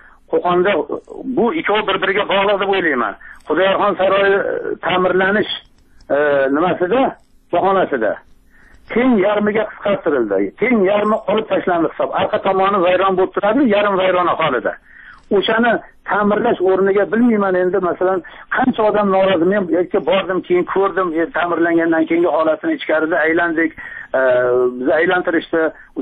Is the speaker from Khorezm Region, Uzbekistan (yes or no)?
no; Kokand, Fergana Region, Uzbekistan; u men o'zim mana qo'qonlikman qo'qon atrofidagi qishloqlarda turaman u yerda ko'p qarindoshlarimiz bor